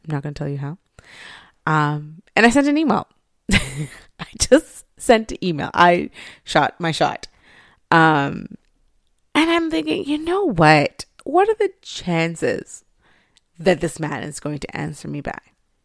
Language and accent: English; Montreal, Quebec, Canada; just to give you a little bit of backstory, I grew up in Montreal.